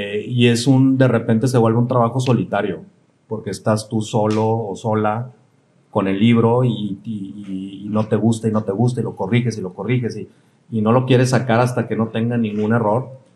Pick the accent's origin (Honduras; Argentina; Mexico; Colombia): Mexico; Hermosillo, Sonora; pues yo soy de Hermosillo